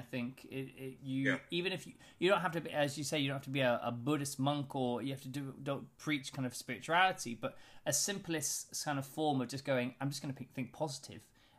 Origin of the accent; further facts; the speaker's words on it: Plymouth, South West England, United Kingdom; Oh, so, I'm from Plymouth.